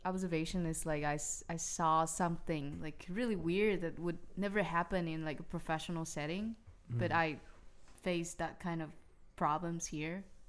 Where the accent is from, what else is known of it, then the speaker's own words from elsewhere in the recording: Taoyuan, Taiwan; No, I'm from like a rural area. I'm from Taoyuan. And it's like, I'm from a rural area.